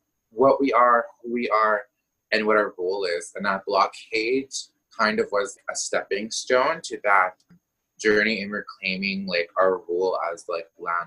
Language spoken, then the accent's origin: English; Manitoba, Canada; growing up in Northern Manitoba, I've always had this conflict of I'm either with the chiefs or I'm against them.